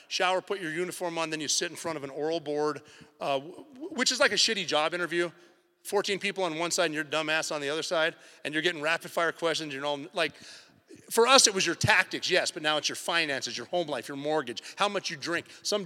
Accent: Montana, United States; I'm from Montana. We don't have a lot of ocean, actually none, and we don't get outside a lot.

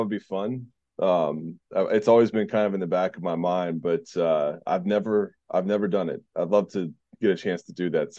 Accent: Virginia, United States; also born or lived in North Carolina / Georgia; I grew up in Southeast Virginia for the most part. Child of divorce with two loving parents who lived in different places. So I was bouncing back and forth a lot between military bases in North Carolina, Georgia. But mostly home was always Southeast Virginia.

